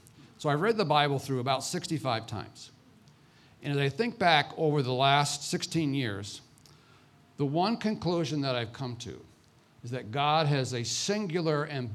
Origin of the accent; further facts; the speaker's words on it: Midwest, United States; now in New York City, United States; I grew up in the Midwest. My family has owned a bank for the last 114 years. And as I grew up in a rural part of the Midwest, I grew up 16 miles away from a Native American reservation.